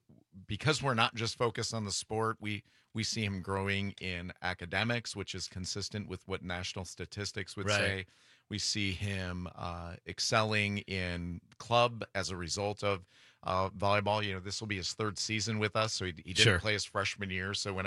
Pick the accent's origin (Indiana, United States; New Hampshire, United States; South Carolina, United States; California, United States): Indiana, United States; now in Waukesha, United States; When I started coaching here, I'm from Indiana.